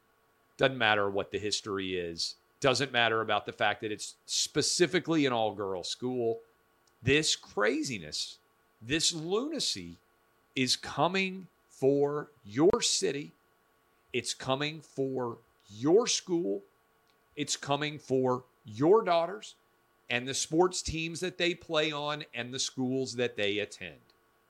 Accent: Nashville, Tennessee, United States; Finally, you guys know, born and raised in Nashville, public school K through 12.

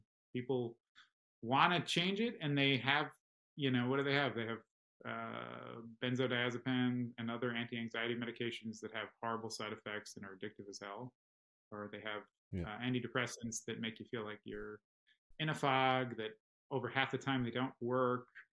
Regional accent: New York, United States; places that I grew up in New York, going across to New Jersey 20 years ago

